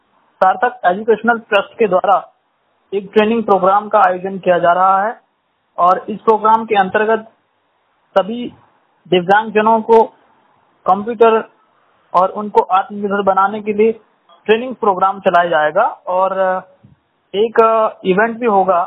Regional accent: Uttarkashi, Uttarakhand, India; मैं उत्तराखंड उत्तरकाशी का रहने वाला हूँ।

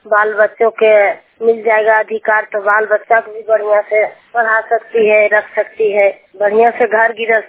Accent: Bihar, India; घर डोमावर, मैं सोहरा पंचायत से हूँ, नवादा जिला।

